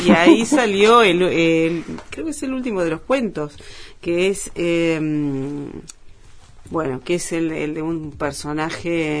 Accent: Uruguay; Supongo que soy la primera uruguaya, no creo que la primera escritora de habla hispana, por ejemplo, no. O latinoamericana, capaz que no.

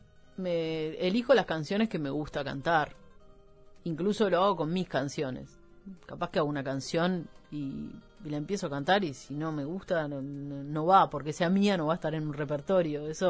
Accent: Montevideo, Uruguay; Pero sí me considero una persona 100% montevideana, aunque me gusta mucho el campo y me gusta esa dinámica de vida, pero sí soy montevideana.

